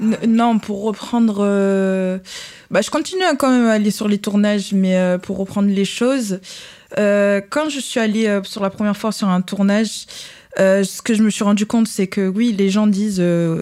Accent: Marseille, Provence-Alpes-Côte d'Azur, France; Loin de ma famille parce que je viens de Marseille.

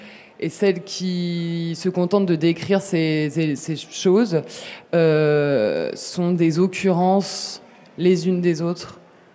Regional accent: France; je viens des classes moyennes, de la France rurale

